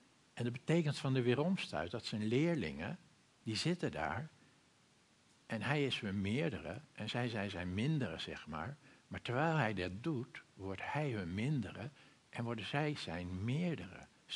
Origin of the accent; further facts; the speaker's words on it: Purmerend, North Holland, Netherlands; Bij ons in Purmerend hebben we vooral honden die dat doen.